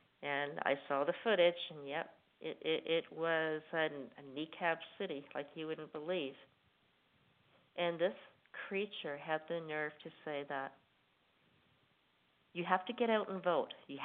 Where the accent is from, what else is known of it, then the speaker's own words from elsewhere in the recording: Canada; As you know, I hail from Canada.